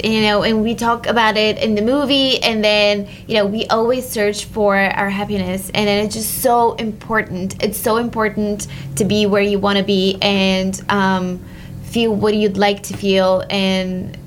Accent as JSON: {"language": "English", "country": "Bulgaria", "tie": "born or raised there", "moved": "as an adult", "lives_now": "United States", "said": "No, I studied engineering in Bulgaria. I grew up in Bulgaria. I moved to the States because of my passion of traveling."}